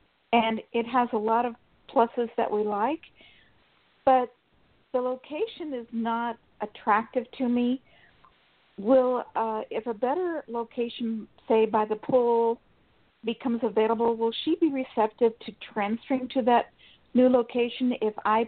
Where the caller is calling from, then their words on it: Sacramento, California, United States; from Sacramento, California.